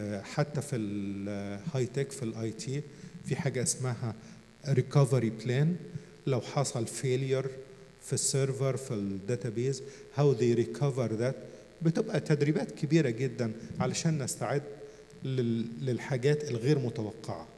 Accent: Upper Egypt, Egypt; عندنا في الصعيد مشهورة زراعة النخيل.

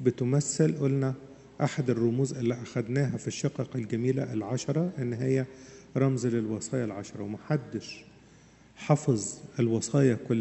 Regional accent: Upper Egypt, Egypt; عندنا في الصعيد

